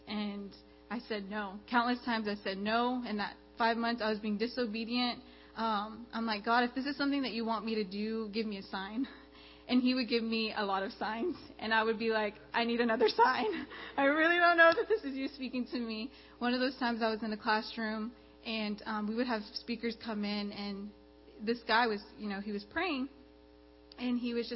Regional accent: Big Spring, Texas, United States; I'm from West Texas. I don't know if y'all are familiar with that area. A lot of times I say Big Spring, they're like, where is that at? It's like 7 hours from here. But I was born and raised there.

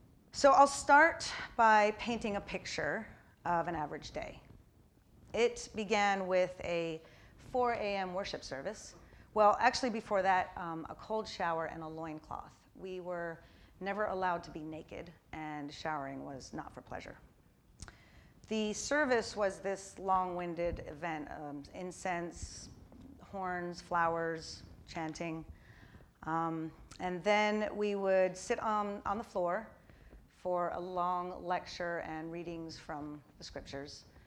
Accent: United States; So, needless to say, no one was buying that I was from America.

